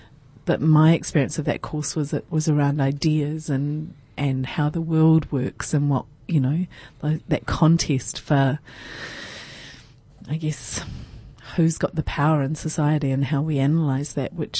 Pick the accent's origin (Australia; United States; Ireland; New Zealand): New Zealand; Invercargill, Southland; growing up in Invercargill in the 70s and 80s